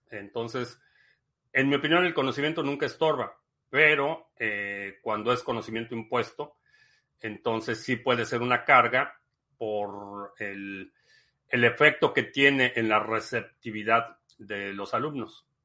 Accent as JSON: {"language": "Spanish", "town": "Nicolás Romero", "region": "State of Mexico", "country": "Mexico", "said": "Yo soy de Nicolás Romero, Estado de México."}